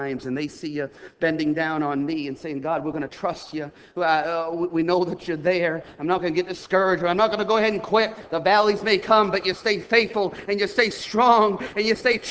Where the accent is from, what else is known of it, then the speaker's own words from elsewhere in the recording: Maine, United States; my home preacher in Maine, in my home state